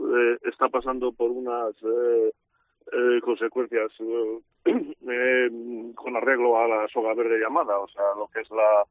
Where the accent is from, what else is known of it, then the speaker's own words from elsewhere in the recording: Valladolid, Castile and León, Spain; nosotros, los españoles, ni los castellanos, ni los de Valladolid